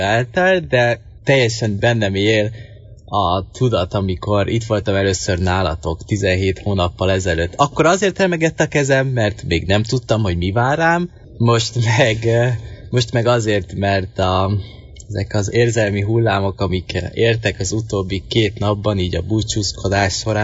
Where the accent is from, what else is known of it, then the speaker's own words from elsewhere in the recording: Hungary; aki a faluról, egy magyar faluból származok